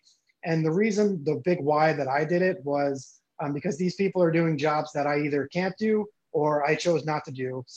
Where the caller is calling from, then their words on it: Phoenix, Arizona, United States; I'm located in Phoenix, Arizona.